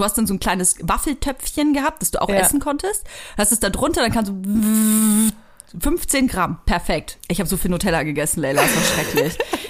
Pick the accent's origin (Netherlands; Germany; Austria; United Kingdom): Germany; Bavaria; ich komme ja aus Franken